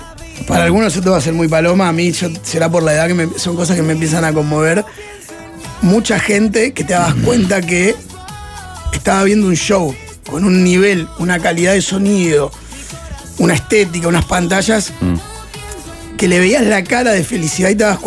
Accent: Canelones, Uruguay; Yo soy de Canelones, yo salí de acá.

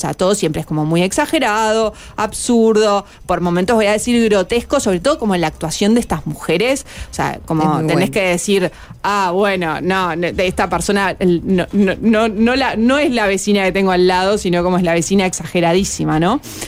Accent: Uruguay; nosotros, como uruguayos que somos

